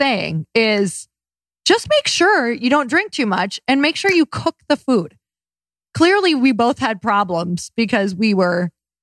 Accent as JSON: {"language": "English", "region": "Midwest", "country": "United States", "said": "I'm from the Midwest. Like, you can do it."}